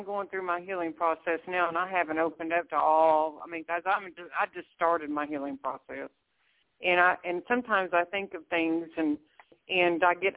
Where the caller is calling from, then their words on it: Oklahoma, United States; Yes, I'm calling from